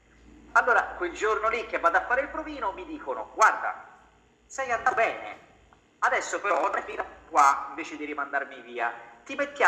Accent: Prato, Tuscany, Italy; also born or lived in Rome; Io lavoravo nel frattempo a Roma, io sono toscano, sono di Prato, però vivevo a Roma

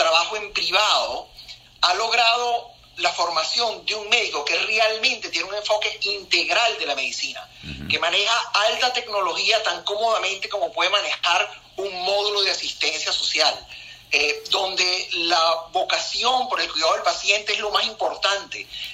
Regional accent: Venezuela; Y ya yo me siento, obviamente, médico venezolano.

